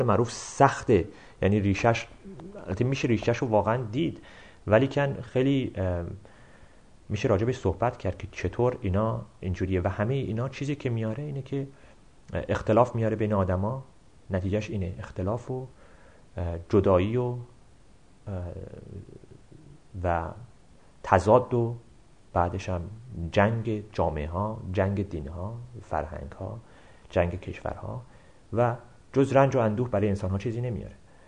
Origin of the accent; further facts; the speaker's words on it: Iran; منی که در ایران بزرگ شدم، ذهن من یه جور فرم داده شده باشه و کاندیشن شده باشه